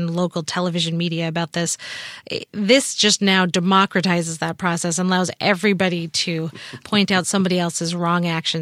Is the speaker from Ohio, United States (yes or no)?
no; California, United States; It's frustrating, I think, as a Californian